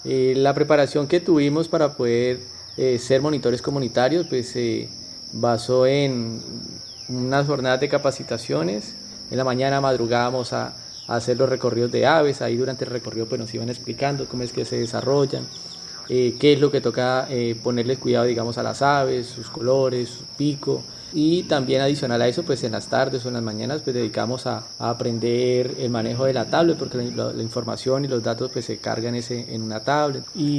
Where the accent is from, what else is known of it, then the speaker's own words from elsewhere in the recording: San José del Fragua, Caquetá, Colombia; yo soy del municipio de San José del Fragua, esto queda en el departamento del Caquetá.